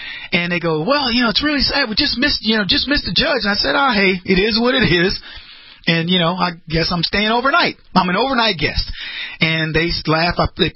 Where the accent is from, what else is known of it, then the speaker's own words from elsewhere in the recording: Brady, Texas, United States; And he goes, say you're a Texas kid. I go, yeah, I'm from Brady.